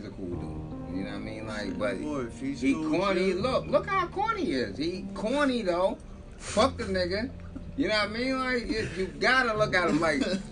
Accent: East Orange, New Jersey, United States; And I'm from East Orange, New Jersey.

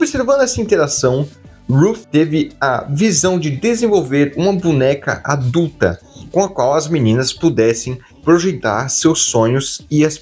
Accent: Piauí, Brazil; accent: Piauí; Meu sotaque piauiense, que tinha um pouco, tá ligado? Eu escondia completamente.

